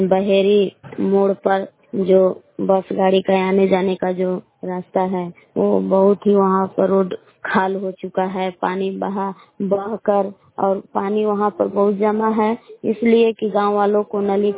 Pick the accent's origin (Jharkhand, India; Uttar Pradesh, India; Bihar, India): Bihar, India; Belaon; ग्राम बेलाव जिला कैमूर भगुआ के निवासी हूँ।